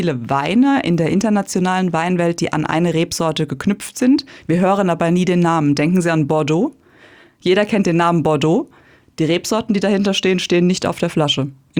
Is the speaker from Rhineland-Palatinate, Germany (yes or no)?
yes; Bad Dürkheim, Rhineland-Palatinate, Germany; aus Bad Dürkheim, also aus meiner Heimatstadt.